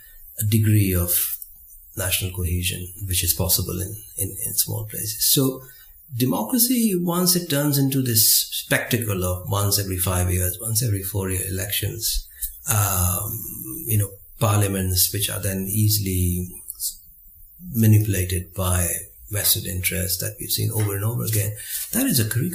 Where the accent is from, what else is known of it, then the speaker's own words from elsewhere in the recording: India; I remember growing up in India in the 1970s and 80s